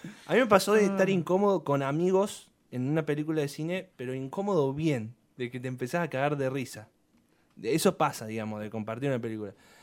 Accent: Río Cuarto, Córdoba, Argentina; tener en el cine de allá de Río Cuarto, soy de Río Cuarto, pueblito

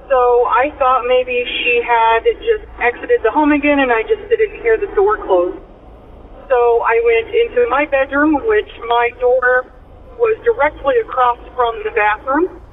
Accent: Illinois, United States; I am from Illinois.

